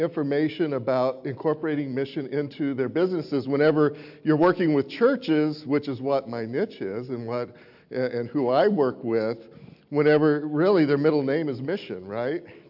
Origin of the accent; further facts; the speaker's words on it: California, United States; Well, I'm from Northern California.